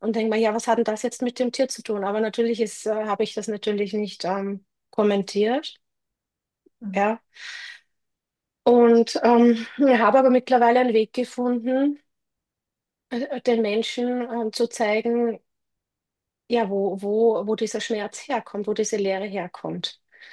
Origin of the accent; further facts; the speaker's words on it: Austria; Also waren sie quasi im Leo, sagt man bei uns in Österreich, ja, im sicheren Hafen